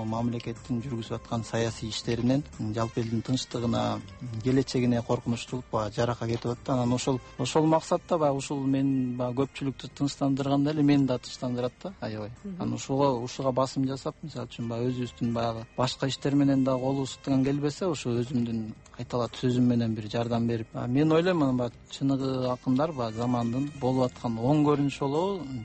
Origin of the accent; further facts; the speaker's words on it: Epkin, Naryn Region, Kyrgyzstan; Балалыгым Жумгал районунун Эпкин деген айылында өткөн.